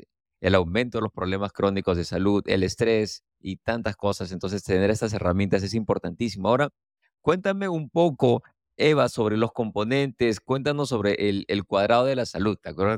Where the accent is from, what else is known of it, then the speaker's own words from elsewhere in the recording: Peru; no solamente me apasiona porque soy de Perú y hay tantas tradiciones milenarias.